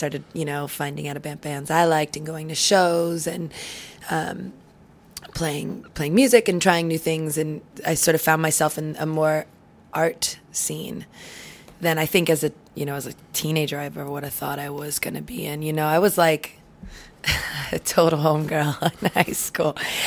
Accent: Philadelphia, Pennsylvania, United States; All the way from Philadelphia. I feel like I'm on NPR right now. I'm from Philly.

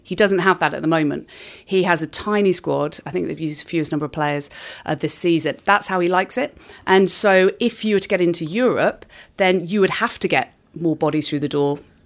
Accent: Wolverhampton, West Midlands, United Kingdom; See, I'm from Wolverhampton, but we don't have them there.

